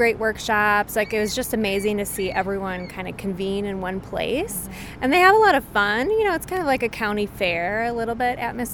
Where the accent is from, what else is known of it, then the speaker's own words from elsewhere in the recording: Milwaukee, Wisconsin, United States; I grew up in Milwaukee. Both my parents were educators